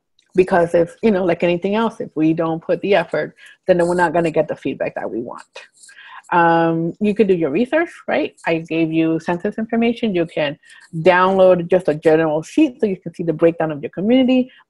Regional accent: United States; The U.S. one, because I grew up in the States, I wanted to make sure that that language was tailored to the U.S. market.

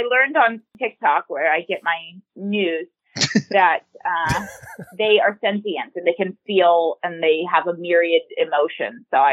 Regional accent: Midwest, United States; No, I'm from the Midwest. You get it.

